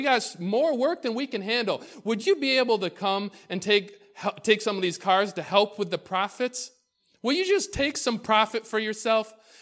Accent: Israel; I call him Abba because I grew up in Israel.

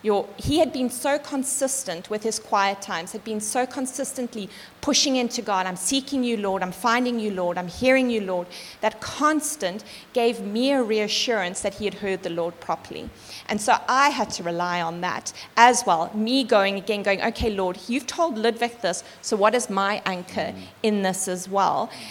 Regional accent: Zimbabwe; I grew up in Zim. Zim has always been on my heart.

